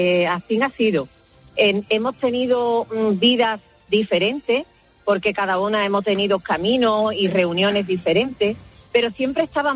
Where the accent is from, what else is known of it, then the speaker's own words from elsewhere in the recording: La Puebla del Río, Andalusia, Spain; now in Madrid, Spain; Estoy por Madrid, pero yo soy de Sevilla y de la Puebla del Río.